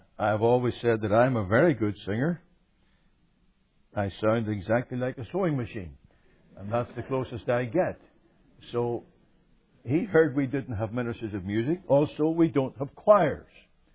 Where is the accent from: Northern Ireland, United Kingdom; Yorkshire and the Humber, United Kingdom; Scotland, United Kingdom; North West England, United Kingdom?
Northern Ireland, United Kingdom; we're an odd couple because you're German, I'm Northern Irish.